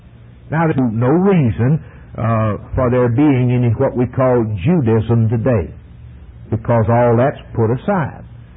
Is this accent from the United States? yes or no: no; Ireland; I'm a Gentile. I'm an Irishman. I'm not a Jew.